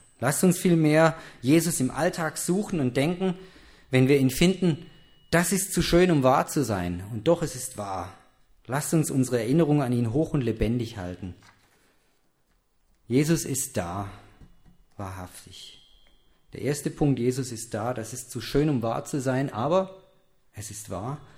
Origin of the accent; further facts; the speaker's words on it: Baden-Württemberg, Germany; Das müssen sich die Schwaben jetzt alle anhören. Ich bin auch Schwabe.